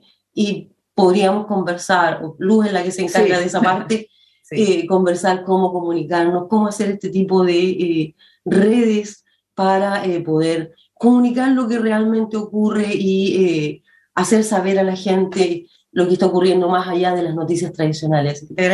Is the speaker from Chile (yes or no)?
yes; Chile; los problemas que nos atañen como latinoamericanos, en este caso como chilenos